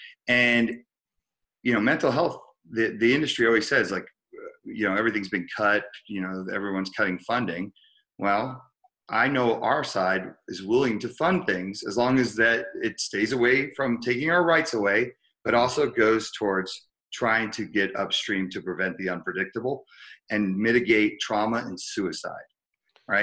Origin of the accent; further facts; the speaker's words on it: New Jersey, United States; also born or lived in San Francisco; growing up the way I did, growing up in Jersey and growing up in San Francisco, growing up with a single mom, growing up in so many different multicultural neighborhoods